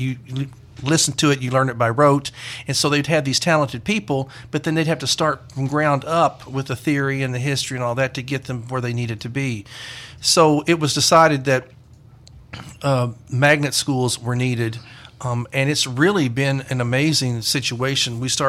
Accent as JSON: {"language": "English", "town": "Mount Sterling", "region": "Kentucky", "country": "United States", "tie": "born or raised there", "said": "But anyway, I was born outside of Mount Sterling, Kentucky, which is about 30 miles east of Lexington, Kentucky. Raised on a farm, milked a cow, baled hay, chopped tobacco."}